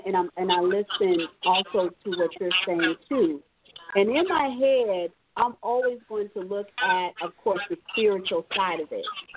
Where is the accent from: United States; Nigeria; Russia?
United States; San Francisco, California; When I look at you, you remind me of what I grew up with in San Francisco, okay?